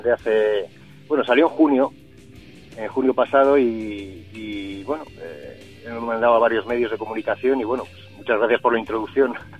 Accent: Soria, Castile and León, Spain; soy de Soria y bueno, en las ciudades pequeñas ya sabes que es más difícil muchas veces encontrar músicos

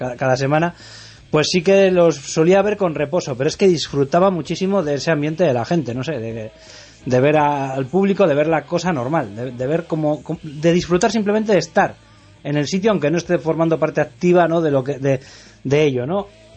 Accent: Barakaldo, Basque Country, Spain; Nosotros somos de Baracaldo, o sea, estamos al lado.

